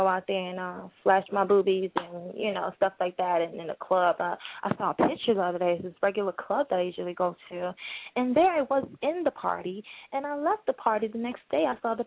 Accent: Trinidad & Tobago; I'm also from the island, so... You know, I'm from Trinidad. Putting that out there. I'm an island girl. Love my Caribbean people.

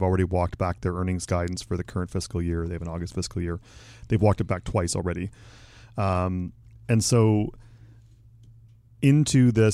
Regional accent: Canada; As the Canadian in the room, I'm going to recuse myself from this kind of discussion.

